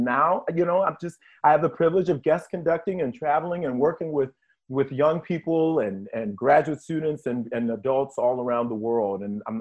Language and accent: English; Virginia, United States; Well, I'm a native of the state of Virginia, Southern Virginia.